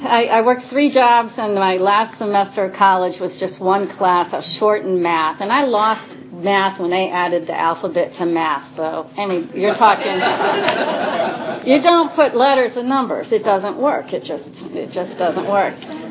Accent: Connecticut, United States; door to a first-generation Italian family, and we would drive down to Passaic for the Sunday dinner. I was raised in Connecticut.

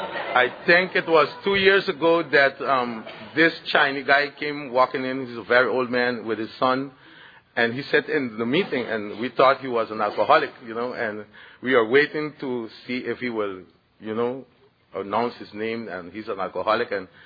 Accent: Aruba; And I'm from Aruba.

